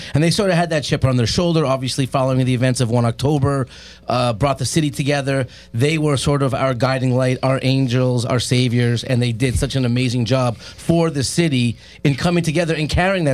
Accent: Montreal, Quebec, Canada; growing up in Montreal.

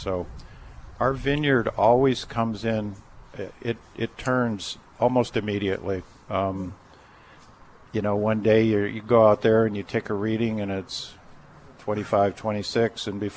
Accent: Santa Rosa, California, United States; I am, born and raised in Santa Rosa. Santa Rosa High School graduate.

